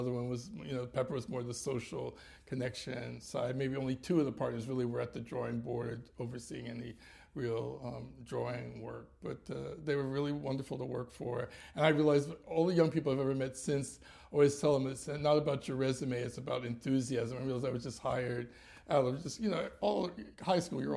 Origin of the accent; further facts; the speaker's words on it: Philadelphia, Pennsylvania, United States; now in New York City, United States; I've lived in New York City since 1980. I grew up in Philadelphia, a very diverse and interesting neighborhood that had a lot of historic fabric that dates back to the colonial era.